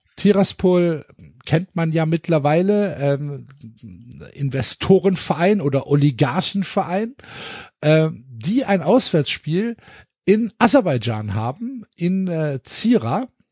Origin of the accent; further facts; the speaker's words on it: Gelsenkirchen, North Rhine-Westphalia, Germany; Ich bin in Gelsenkirchen aufgewachsen